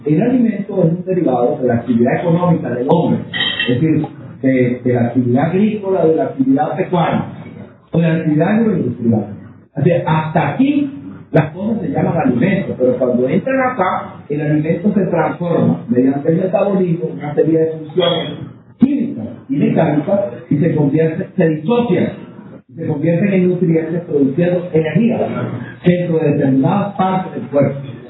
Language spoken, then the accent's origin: Spanish; Venezuela; Nosotros somos venezolanos